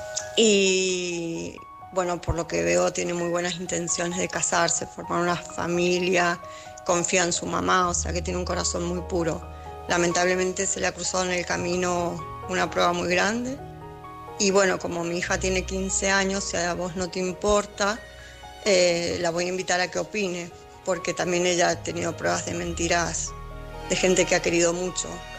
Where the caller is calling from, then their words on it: Canary Islands, Spain; de Lanzarote otra vez